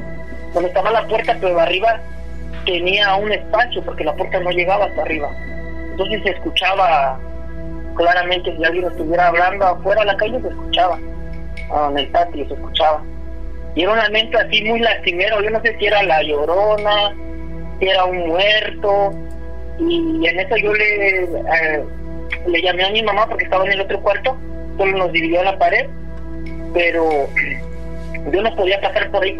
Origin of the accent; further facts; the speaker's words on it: Tlalnepantla, State of Mexico, Mexico; now in New York, United States; Soy originario de ¿cómo se llama? Se llama Caracoles, pero la colonia se llama Tlalnepantla, Estado de México. Doctor Jiménez Cantú, Tlalnepantla, Estado de México.